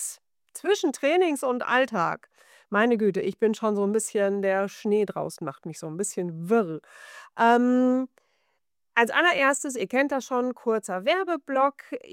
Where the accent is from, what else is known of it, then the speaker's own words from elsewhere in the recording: Bavaria, Germany; now in North Rhine-Westphalia, Germany; Es gibt tatsächlich hier in NRW gibt es das mehr als bei uns in Bayern oder als ich noch in Bayern war.